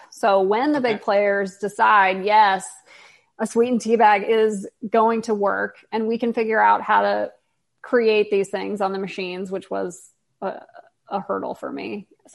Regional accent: Maryland, United States; I'm from up north. I'm from Maryland.

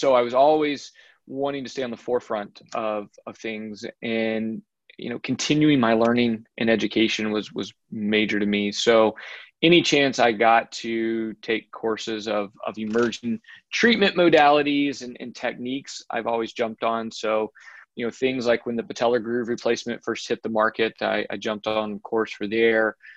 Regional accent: Georgia, United States; And so I, being from North Georgia, took a job back in my hometown in Chattanooga, Tennessee.

